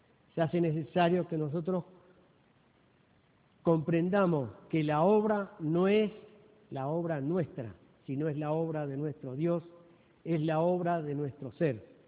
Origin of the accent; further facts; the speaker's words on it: Argentina; Nosotros como, tal vez como argentino, como latino, lo que tenemos es, queremos resultados ya.